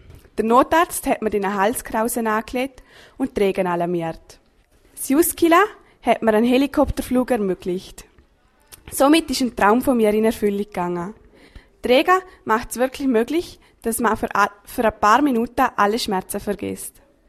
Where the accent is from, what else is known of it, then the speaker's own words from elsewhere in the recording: Liechtenstein; ich komme aus dem Liechtenstein.